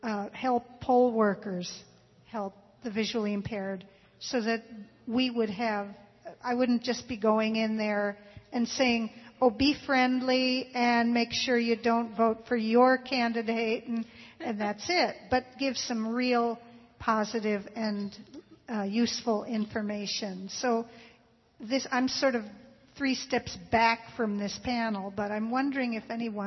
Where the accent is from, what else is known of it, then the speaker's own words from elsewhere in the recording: Vero Beach, Florida, United States; from Vero Beach, Florida